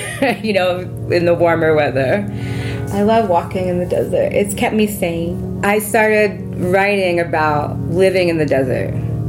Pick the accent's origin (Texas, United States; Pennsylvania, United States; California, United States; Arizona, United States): Pennsylvania, United States; Philadelphia; now in Yucca Mesa, United States; since I'm from Philly